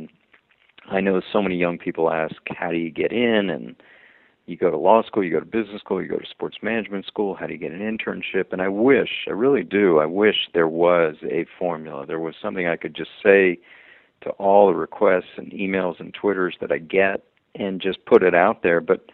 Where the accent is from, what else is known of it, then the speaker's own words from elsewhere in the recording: Washington, District of Columbia, United States; And I am from Washington, D.C. I came back home and went to Georgetown Law School.